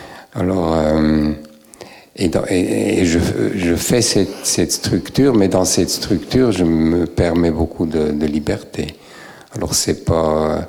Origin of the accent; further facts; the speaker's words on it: Switzerland; Je pense qu'ils savent que je suis suisse